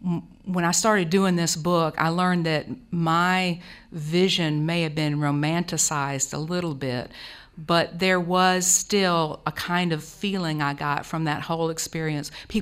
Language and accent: English; Muscle Shoals, Alabama, United States; I am from Muscle Shoals, Alabama, the Florence area, too.